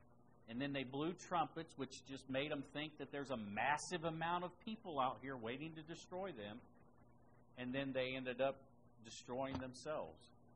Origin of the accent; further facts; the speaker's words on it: Indiana, United States; We were moving cows from one spot when I was growing up in Indiana, from one spot to the other, helping one of the neighbors